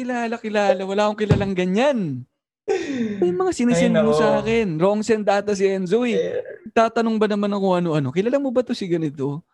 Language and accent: Tagalog; Novaliches, Metro Manila, Philippines; Kasi ikaw taga Makati ka, ako taga Novaliches.